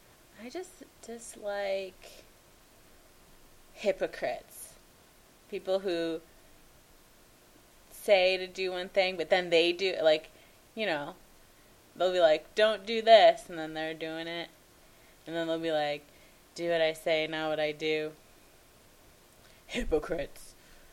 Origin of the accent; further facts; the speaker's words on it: Buffalo, New York, United States; We are from Buffalo, New York. So go Buffalo Bills, go Sabres, go Buffalo Bandits.